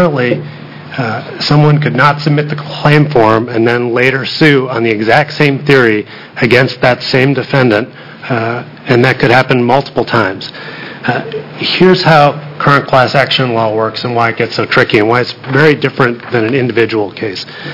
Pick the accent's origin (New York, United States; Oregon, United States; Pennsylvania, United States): Oregon, United States; Portland; I'm from Portland, Oregon.